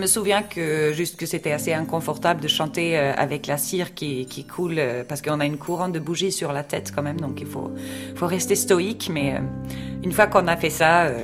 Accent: Sweden; nous, on a quand même des fêtes dans l'année qui marient toujours religion avec tradition païenne. Donc, déjà, Sainte Lucie, c'est quand même assez bizarre qu'on fête cette sainte sicilienne chez nous en Scandinavie.

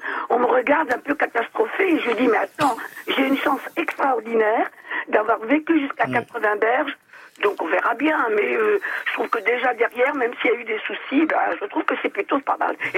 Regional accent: Normandy, France; Je me baigne quand il fait très, très beau, je suis normande.

